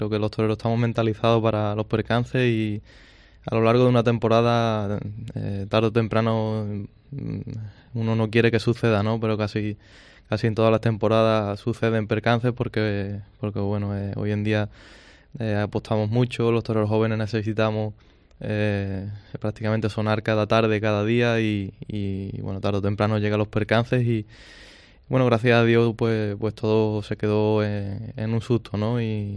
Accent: Huelva, Andalusia, Spain; con muchas ganas este año a mi tierra, a Huelva

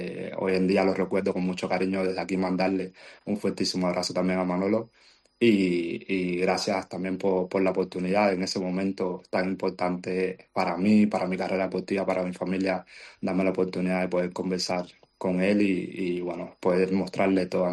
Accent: Spain; now in Qatar; Hombre, claro, mi casa es España, o sea, yo soy español a muerte, mi casa es España.

